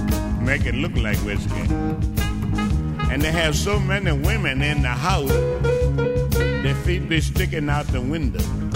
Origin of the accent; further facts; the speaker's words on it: New Orleans, Louisiana, United States; Ah, we're going right back in my hometown. New Orleans, where this bell house business started.